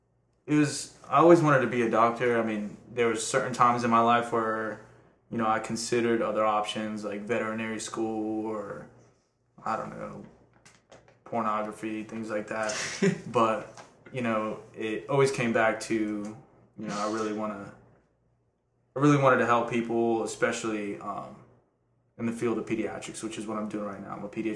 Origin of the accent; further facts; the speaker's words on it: Tampa, Florida, United States; also born or lived in Transylvania, Romania / New Jersey / New York; I was born in Transylvania, which is a region in Romania, and then I lived in New Jersey for a little bit. Then I lived in New York, and then I moved to Okeechobee, which is in Florida, and then I lived in Tampa for the past 19 years.